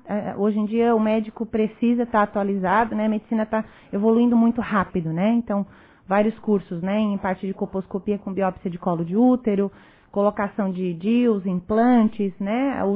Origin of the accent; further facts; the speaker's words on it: Orleans, Santa Catarina, Brazil; Toda a infância lá em Orleans.